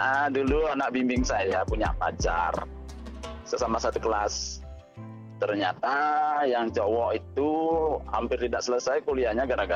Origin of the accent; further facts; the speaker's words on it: Bali, Indonesia; sekarang sudah di kampung, jaraknya kampung saya nggak terlalu jauh dari Denpasar. Satu jam udah nyampe.